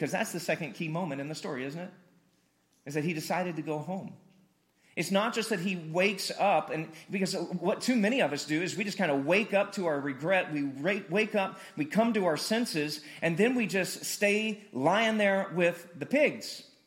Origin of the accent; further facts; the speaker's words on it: Carthage, Missouri, United States; and I couldn't take it in my hometown of Carthage, Missouri.